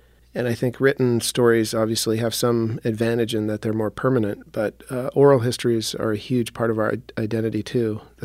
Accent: Montana, United States; when I was in my 20s, I traveled all around the country, and when I would meet people and tell them I was from Montana

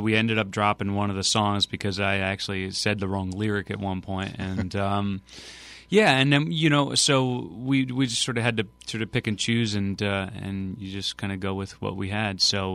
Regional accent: Trenton, New Jersey, United States; born there; Yeah, I was born in Trenton, New Jersey, yep.

